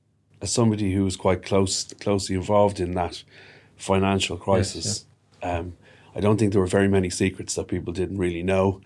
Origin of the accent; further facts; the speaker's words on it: Ireland; Well, I'm Irish.